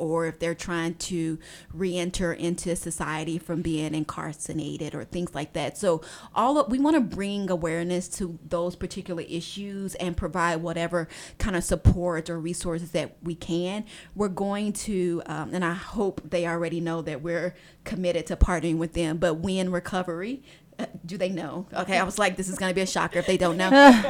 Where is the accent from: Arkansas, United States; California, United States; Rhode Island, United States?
Arkansas, United States; moved away; I am originally from Arkansas, born and raised, and I moved to this community a little over 9 years ago